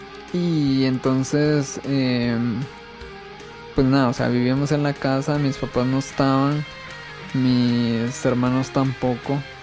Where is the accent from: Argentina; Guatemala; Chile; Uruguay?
Guatemala; crecí como muchas familias en Guatemala, con muchas, ¿qué sería? Con muchas carencias de muchas cosas, ¿no?